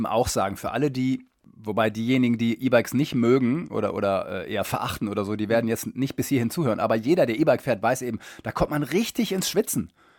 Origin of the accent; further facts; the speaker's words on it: Detmold, North Rhine-Westphalia, Germany; Und ich bin ja ursprünglich aus dem Teutoburger Wald, aus Detmold